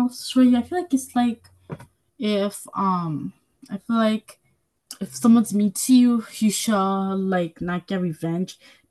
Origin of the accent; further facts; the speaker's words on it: Hudson, New York, United States; I'm 15. I'm 11 years old, and I'm also from Hudson.